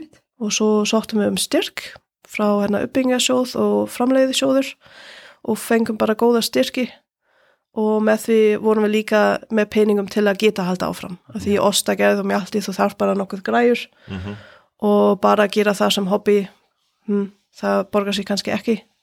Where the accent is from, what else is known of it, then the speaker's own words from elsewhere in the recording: Germany; Icelandic is a second language; now in Iceland; bara alinn upp í Borg, í Stórborg